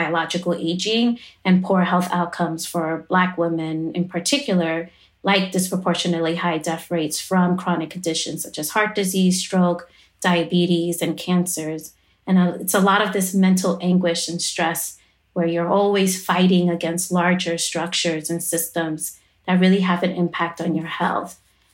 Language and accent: English; Bronx, New York, United States; You know, I'm from the South Bronx.